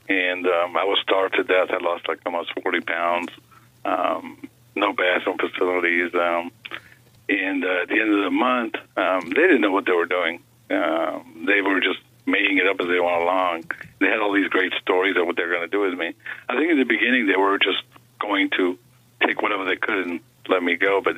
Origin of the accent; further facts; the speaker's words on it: New York City, New York, United States; also born or lived in Buenos Aires, Argentina; I was born in Buenos Aires, Argentina, but I came here to the United States when I was seven. When I grew up in New York City